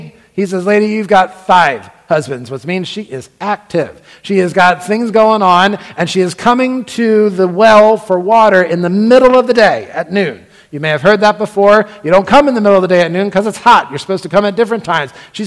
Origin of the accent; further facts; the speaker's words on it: Lancaster, Pennsylvania, United States; I'm from Lancaster, Pennsylvania